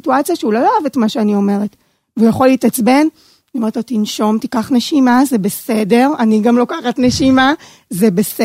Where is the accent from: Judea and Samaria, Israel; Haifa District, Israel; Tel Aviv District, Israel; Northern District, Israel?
Tel Aviv District, Israel; Ramat Gan; אני גדלתי ברמת גן, בית חילוני לגמרי